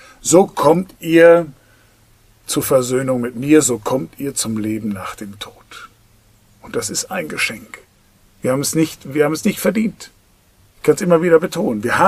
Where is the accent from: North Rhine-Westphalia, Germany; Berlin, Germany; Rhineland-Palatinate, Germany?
North Rhine-Westphalia, Germany; Soest; in Soest, in Dairingsen, wo ich aufgewachsen bin.